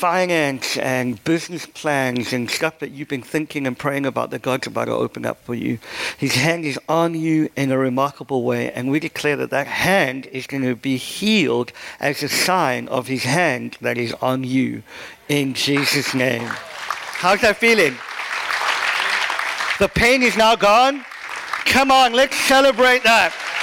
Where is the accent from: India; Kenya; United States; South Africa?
South Africa; I have grown up in church. I grew up in South Africa and grew up under, first half of my life under apartheid South Africa